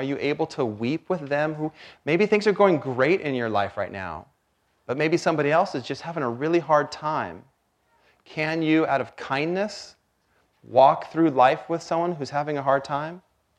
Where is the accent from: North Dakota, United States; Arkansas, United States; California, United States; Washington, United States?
Washington, United States; I had a roommate from Alaska, and I'd wake up, and I was from Washington